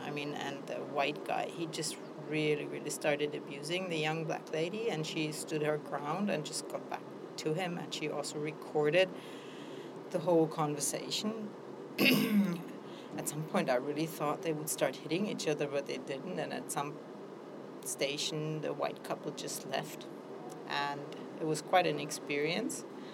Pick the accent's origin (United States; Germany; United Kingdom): Germany; Freiburg, Baden-Württemberg; I'm actually from Freiburg, Germany, and I came here more or less because these friends live here.